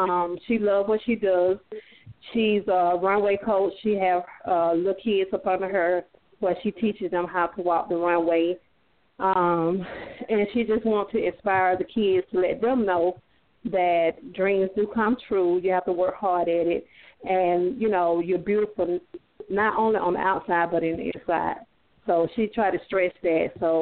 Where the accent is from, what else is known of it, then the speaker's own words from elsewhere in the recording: Georgia, United States; This is my daughter. I'm her mom. I'm mom manager. We're from Georgia.